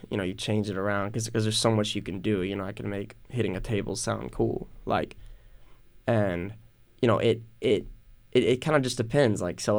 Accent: Hewitt, Texas, United States; also born or lived in Fort Worth; I was born in Fort Worth, but then I moved to Hewitt when I was, you know, I went to kindergarten at Spring Valley. So, yeah, I mean, I've lived in Woodway, Hewitt area my entire life.

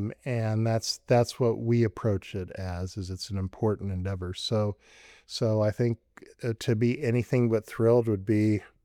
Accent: Colorado Springs, Colorado, United States; also born or lived in Turkey / Philippines / Estherville, Iowa; I'm originally from Colorado Springs, but both of my folks were military, so I kind of grew up all over. I mean, shoot, I grew up between Turkey and the Philippines

